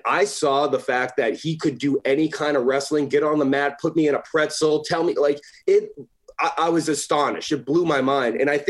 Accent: Northeast, United States; as a kid growing up in the Northeast

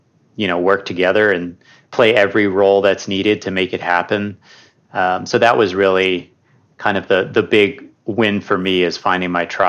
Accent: Berkeley, California, United States; born there; Yeah, I'm first generation. I was born in Berkeley, California, middle of three boys.

